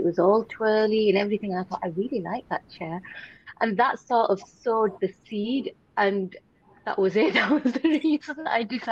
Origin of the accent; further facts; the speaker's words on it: Bradford, Yorkshire and the Humber, United Kingdom; I grew up in Bradford and I'm a local GP.